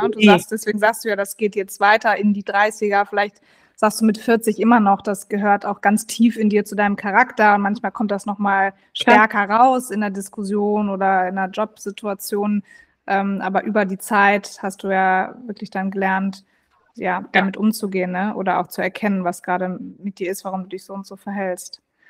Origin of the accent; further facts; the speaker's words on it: Bochum, North Rhine-Westphalia, Germany; Ich komme ja aus Bochum, aus dem tiefsten Ruhrgebiet. Das ist jetzt nicht unbedingt eine der schönsten Städte in Deutschland. Wenn man dort aufgewachsen ist, merkt man das ja gar nicht. Man fühlt sich da wohl, das ist mein Zuhause.